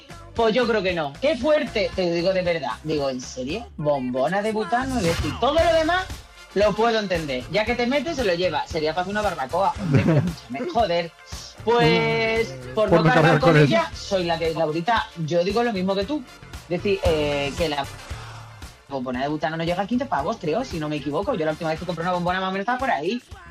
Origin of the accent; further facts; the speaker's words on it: Cádiz, Andalusia, Spain; No, te confunda que yo no soy de Cuenca, ¿eh? Yo soy de Cádiz.